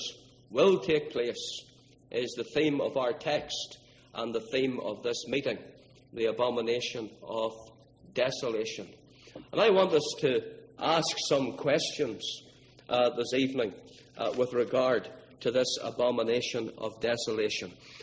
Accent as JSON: {"language": "English", "region": "Northern Ireland", "country": "United Kingdom", "tie": "born or raised there", "said": "Some of our friends and neighbours where I grew up in Northern Ireland"}